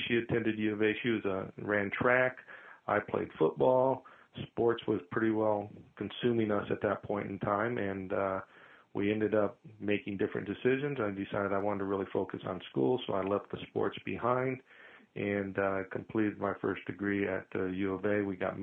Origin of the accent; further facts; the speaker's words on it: Tucson, Arizona, United States; Actually, I'm a native Arizona. I grew up in Tucson, Arizona, and I was the only one actually born in Tucson. The rest of my family actually was born in Kentucky.